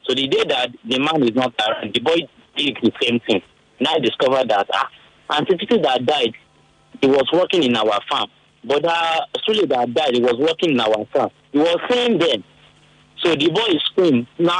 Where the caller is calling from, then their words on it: Ikoyi, Lagos, Nigeria; I'm calling from Ikoyi.